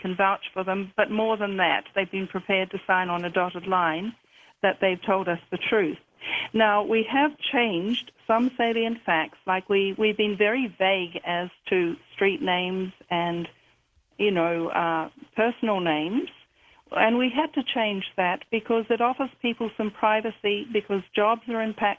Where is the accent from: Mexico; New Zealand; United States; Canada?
New Zealand; moved away as an adult; But before I was posted overseas in New Zealand, in my hometown, I was a university student